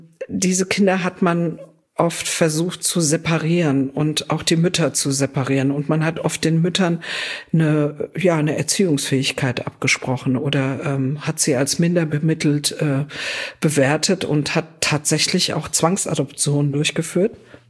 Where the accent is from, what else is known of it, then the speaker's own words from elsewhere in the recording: Frankfurt, Hesse, Germany; ich bin tatsächlich ein Frankfurter Mädel. Also okay, ein richtig Frankfurter echtes Frankfurter Mädel.